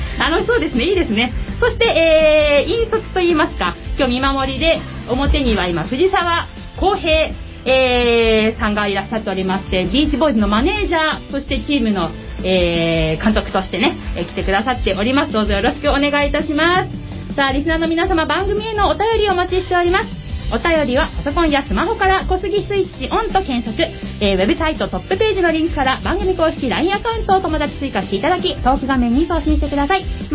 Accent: Kawasaki, Kanagawa, Japan; 川崎生まれ川崎育ち、自称夢見ヶ崎動物公園専属

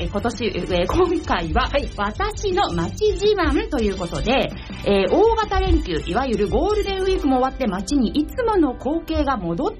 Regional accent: Kawasaki, Kanagawa, Japan; 川崎生まれ川崎育ち自称ゆめみかさき動物公園専属アイドル

